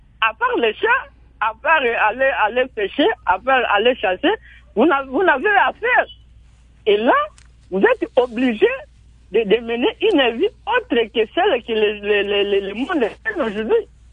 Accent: Mondjoku, Tshopo, DR Congo; Moi, personnellement, je suis né au village. Je suis né dans, à Mondjoku, dans le territoire de Bukungu et dans la province de la Chopin.

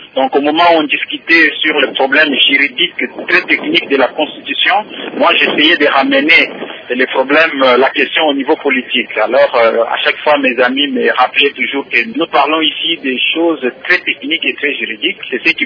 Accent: DR Congo; en tant que Congolais, on représentait notre pays.

